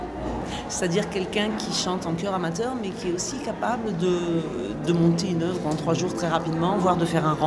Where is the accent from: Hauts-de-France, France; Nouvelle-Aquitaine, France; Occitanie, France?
Occitanie, France; Toulouse; Je viens de Toulouse.